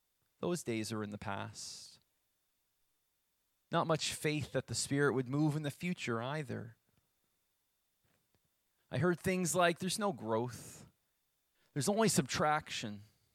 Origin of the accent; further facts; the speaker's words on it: Yarmouth, Nova Scotia, Canada; But I remember when I was growing up in Yarmouth, we had Acadian Lines bus service.